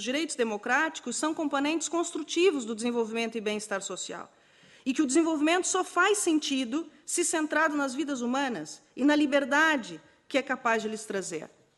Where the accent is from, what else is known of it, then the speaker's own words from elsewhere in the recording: Brazil; born there; pelo sotaque percebem que nasci no Brasil